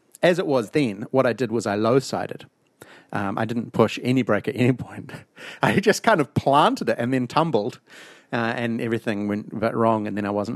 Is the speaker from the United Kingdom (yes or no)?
no; Auckland, New Zealand; I'm from Auckland. I don't live here.